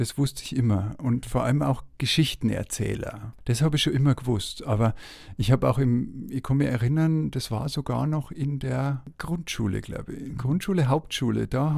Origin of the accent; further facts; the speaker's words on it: Rimsting, Bavaria, Germany; Direkt am See, ja. Also in einem kleinen Ort namens Rimsting und da davon noch ein Unterort, Öd.